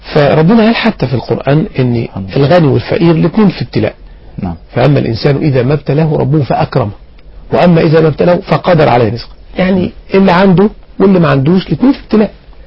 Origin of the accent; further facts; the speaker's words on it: Egypt; القرية البسيطة دي انا نشأت فيها واتولدت فيها وترعرعت فيها وتعلمت فيها كل حاجة الحقيقة. ولدت لأب من جيزة ولأم كانت من البحيرة.